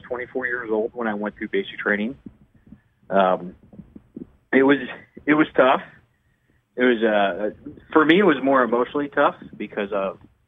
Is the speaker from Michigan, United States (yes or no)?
yes; Michigan, United States; now in Florida, United States; I'm from Michigan. My family moved down to Florida for work back in the early 90s.